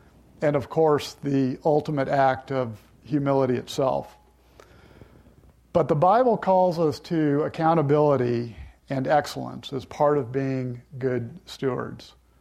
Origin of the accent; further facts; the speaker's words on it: Houston, Texas, United States; I grew up in Houston where my dad spent his career with NASA. And our neighbors were actual rocket scientists and astronauts.